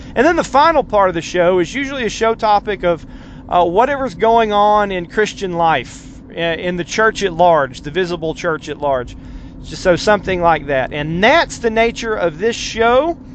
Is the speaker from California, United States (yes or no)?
no; Cartersville, Georgia, United States; one here in my hometown of Cartersville.